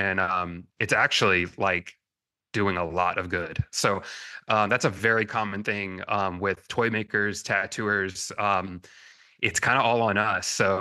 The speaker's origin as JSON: {"language": "English", "town": "New Orleans", "region": "Louisiana", "country": "United States", "said": "I am an artist from New Orleans, and I'm primarily known for tattooing."}